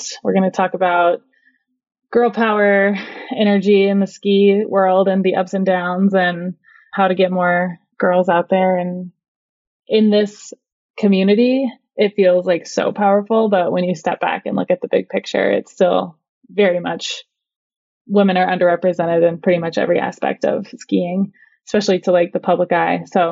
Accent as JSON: {"language": "English", "town": "Olympia", "region": "Washington", "country": "United States", "tie": "born or raised there", "said": "I grew up in Olympia, so the closest mountain is like 2 to 3 hours away with traffic."}